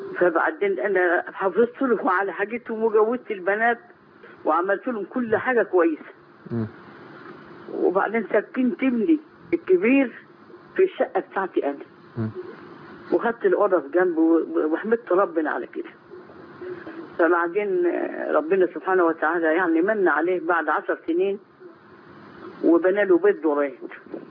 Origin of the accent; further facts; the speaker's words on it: Damietta, Damietta Governorate, Egypt; من دمياط.